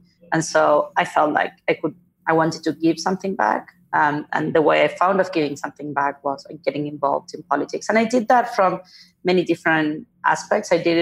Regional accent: Argentina; now in United States; I was born and raised in Argentina. I now live in the United States.

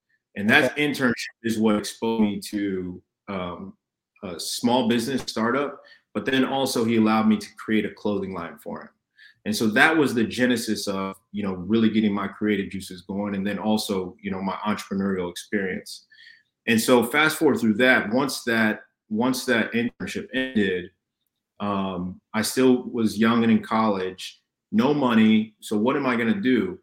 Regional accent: Fort Wayne, Indiana, United States; my business partner, who I co-founded CEV Collection with, Jalen Smith, we're both from Fort Wayne, Indiana.

